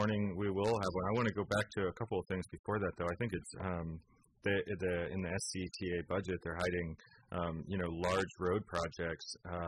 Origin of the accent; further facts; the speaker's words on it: Petaluma, California, United States; Yeah, I came from Petaluma. I was born and raised here, went to Petaluma High School. I grew up on a farm, showed cows at the fair